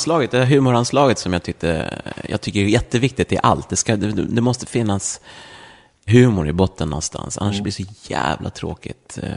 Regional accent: Täby, Stockholm County, Sweden; accent: Stockholm; Jag kommer från Täby, men jag har bott också mycket i Stockholms innerstad också. Jag är nog väldigt mycket stockholmare i mitt sätt att prata.

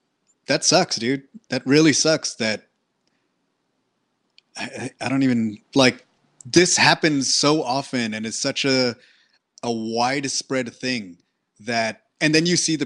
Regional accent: Texas, United States; Dude, I am from Texas. It is metal as hell.

